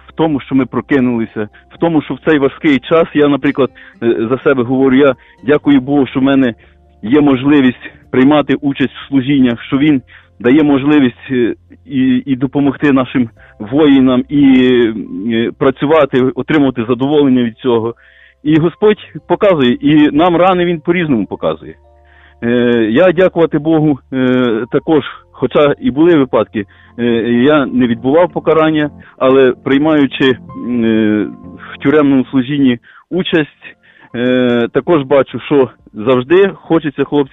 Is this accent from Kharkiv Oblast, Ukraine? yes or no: no; Vinnytsia Oblast, Ukraine; Я сам родом з Вінницької області, але проживаю в Львівській області.